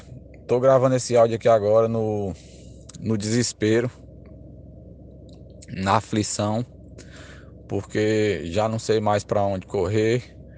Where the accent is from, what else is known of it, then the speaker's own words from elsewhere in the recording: Canaã, Brazil; sou de Canaã, já sou de Canaã, moro em Canaã há quase, né, minha família mora aí há quase 30 anos.